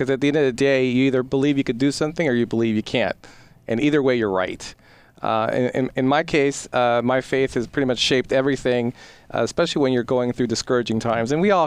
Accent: Hahn, Rhineland-Palatinate, Germany; moved away; also born or lived in Spain; So I grew up predominantly in Germany, so in Han, Germany. And then spent a lot of time in Spain. So my mom's actually Spanish, so that's the other side of me.

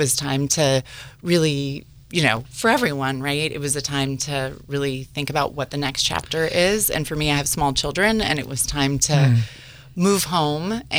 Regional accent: Redwood City, California, United States; I am. I'm from Redwood City. Mm-hmm. But all of my family, you know, came to San Francisco, grew up in San Francisco, and then eventually they left for sunnier weather.

